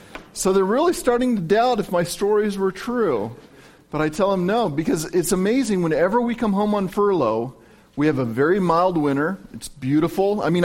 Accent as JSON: {"language": "English", "town": "Decatur", "region": "Illinois", "country": "United States", "tie": "born or raised there", "also_born_or_lived": "Danville", "said": "I've told them about all of our winters here in Illinois, because I was born in Danville, grew up in Decatur"}